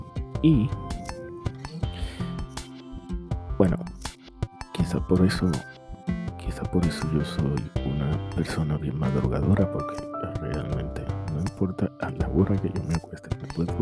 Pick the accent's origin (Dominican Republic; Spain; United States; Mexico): Dominican Republic; now in Santo Domingo, Dominican Republic; yo vivo en la capital de mi país, Santo Domingo, soy de la República Dominicana